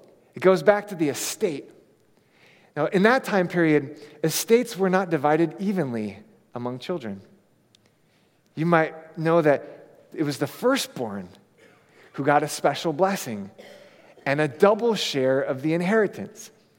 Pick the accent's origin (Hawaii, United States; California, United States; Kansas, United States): Hawaii, United States; Many of you know I grew up in Hawaii, beautiful place, but I was teased mercilessly as a child because I didn't look like my peers.